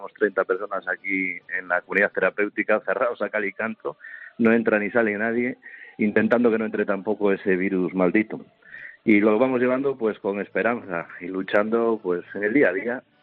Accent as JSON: {"language": "Spanish", "country": "Greece", "second_language": "Spanish", "lives_now": "Salamanca, Spain", "said": "Es que yo, como soy griego afincado en Salamanca, pues es otra pronunciación."}